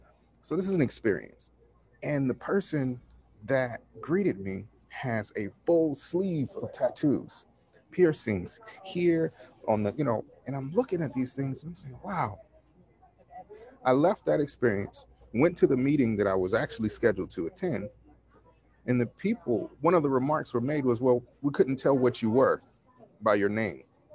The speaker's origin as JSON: {"language": "English", "town": "New York City", "region": "New York", "country": "United States", "tie": "born or raised there", "said": "I grew up in New York City in the 80s."}